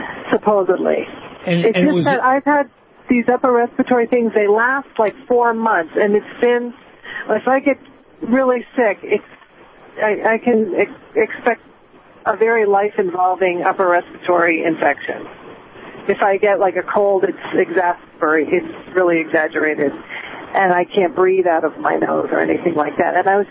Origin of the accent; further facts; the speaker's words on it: Bethlehem, Pennsylvania, United States; I'm from Bethlehem, Pennsylvania.